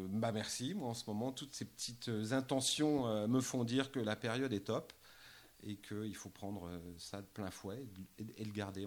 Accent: Lyon, Auvergne-Rhône-Alpes, France; Non, moi je suis un Lyonnais, je suis un gone

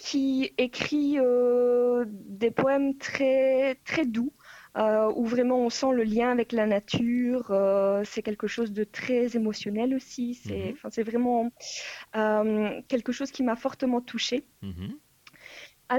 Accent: Albec, Wallonia, Belgium; j'ai pas grandi à Moucron à proprement parler. J'ai grandi à Albec, qui est vraiment dans la campagne, donc au milieu des vaches, là, du coup. C'est à 10 minutes en voiture de Moucron, à peu près.

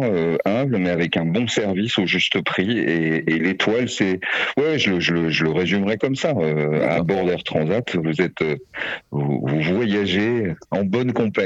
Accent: France; Je suis français

